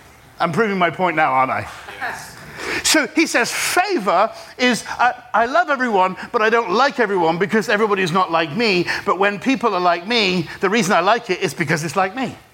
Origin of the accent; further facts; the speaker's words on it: England, United Kingdom; now in Chicago, United States; I'm actually from England, but we live in Chicago.